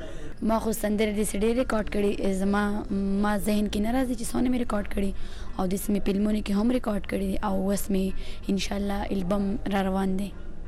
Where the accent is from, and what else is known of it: Swat, Khyber Pakhtunkhwa, Pakistan; born or raised there